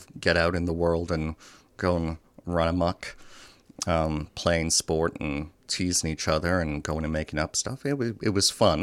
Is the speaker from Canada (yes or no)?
yes; Ontario, Canada; I was born and raised in Canada in a town about the size of Geelong, about an hour south of Toronto.